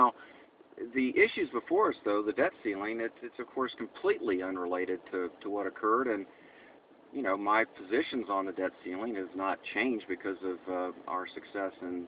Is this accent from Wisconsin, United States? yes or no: no; Titusville, Florida, United States; I grew up in Titusville, Florida. My dad launched rockets at the Cape